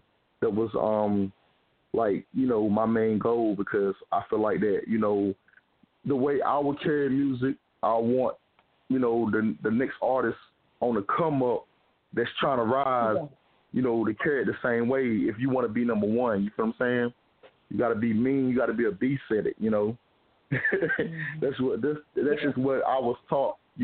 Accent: Greenville, North Carolina, United States; I was born and raised in Greenville, North Carolina, basically. I stayed all over the place, like, you know, the little countries and stuff like that.

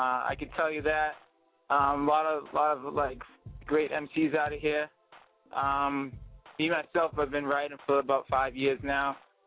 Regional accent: New Bedford, Massachusetts, United States; That's a South Coast Massachusetts number. I'm from New Bedford, Massachusetts.

